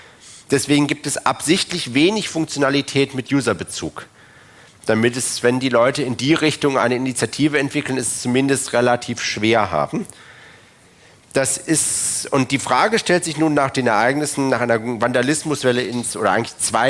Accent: Wuppertal, North Rhine-Westphalia, Germany; da habe ich mal in meiner Heimatstadt Wuppertal geschaut

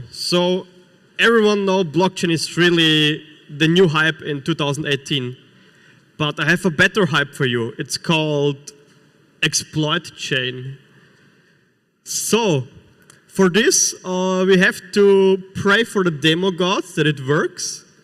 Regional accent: Austria; like in my home country, Austria, where I don't have internet.

